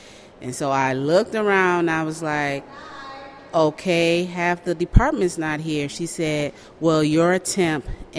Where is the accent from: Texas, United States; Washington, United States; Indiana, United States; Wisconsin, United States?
Wisconsin, United States; Milwaukee; I'm from Milwaukee.